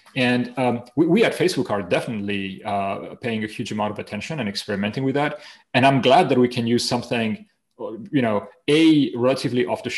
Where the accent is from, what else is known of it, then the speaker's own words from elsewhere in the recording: Spain; I have two last names because I'm from Spain.